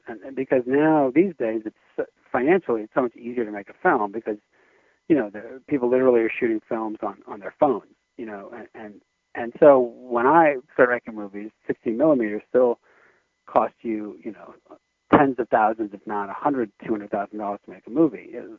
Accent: New York City, New York, United States; It was mainly just this beautiful chance to witness life in New York City, which I love, and it's my hometown

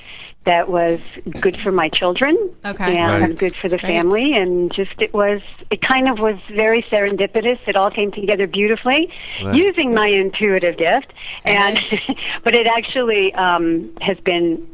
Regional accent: New York, United States; also born or lived in Iowa; No, I grew up in New York.

